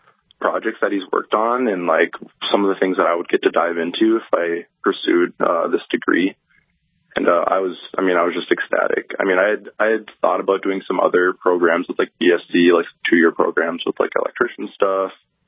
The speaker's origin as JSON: {"language": "English", "town": "Bismarck", "region": "North Dakota", "country": "United States", "also_born_or_lived": "Fargo", "said": "So I'm from Bismarck, North Dakota. And I spent about half my life in Fargo, too."}